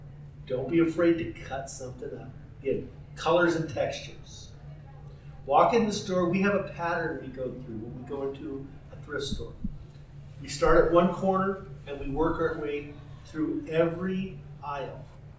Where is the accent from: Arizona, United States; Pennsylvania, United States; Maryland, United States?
Arizona, United States; Flagstaff; We're from Flagstaff. We don't have a big area to cover. It's not like there's another town next door to run to.